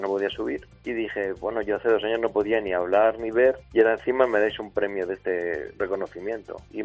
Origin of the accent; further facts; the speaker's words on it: Elda, Valencian Community, Spain; ya que estoy en Elda, mi pueblo, pues digo, hay que levantar el calzado otra vez.